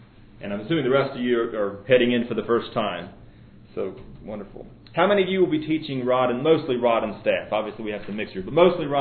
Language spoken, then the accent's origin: English; Tennessee, United States; I grew up in Tennessee, where I was fortunate to attend only one school from kindergarten through high school.